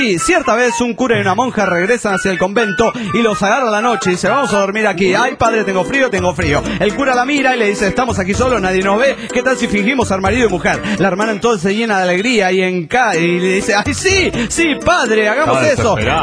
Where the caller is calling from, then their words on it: Ciudad Juárez, Chihuahua, Mexico; de Ciudad Militarizada Juárez.